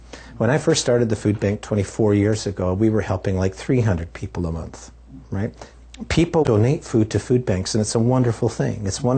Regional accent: Canada; asked my wife and I to go as a Canadian observers

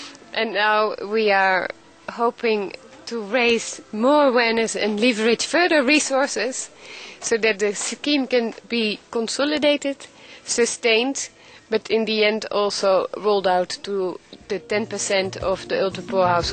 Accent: Netherlands; English is a second language; now in Malawi; I'm from Holland. I have been in Malawi for almost 5 years now.

